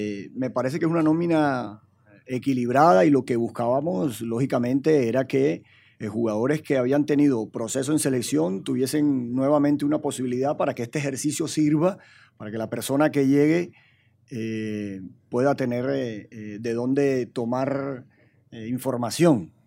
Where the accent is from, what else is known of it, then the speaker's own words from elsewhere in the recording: Colombia; de la alegría que nosotros somos como colombianos